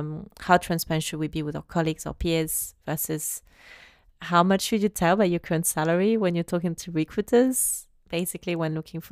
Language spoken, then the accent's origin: English; France; I mean, I'm from France and I feel like France is way worse than the UK